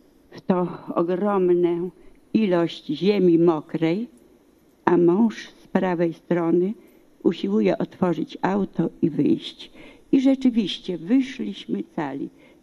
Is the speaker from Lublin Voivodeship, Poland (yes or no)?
yes; Tarnogród, Lublin Voivodeship, Poland; born there; Urodziłam się nie w obozie koncentracyjnym, tylko jeszcze w mojej ojczyźnie, w Tarnogrodzie, w kwietniu 2001 roku.